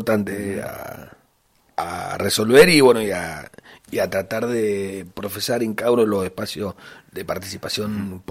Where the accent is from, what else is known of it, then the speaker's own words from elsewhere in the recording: Carrodilla, Mendoza, Argentina; yo soy un nacido y criado en la zona. Ajá. Porque yo soy nacido y criado en el barrio Bien de Carrodilla. Y después a los 20 años me fui a ver a la casa de mi abuela, que es la calle Beltrán, y he estado entre esa zona siempre viviendo